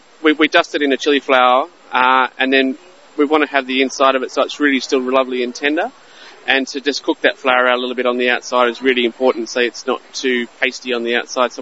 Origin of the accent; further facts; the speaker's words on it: New South Wales, Australia; I'm from Australia originally, from Sydney and from the north coast of New South Wales. Grew up on a farm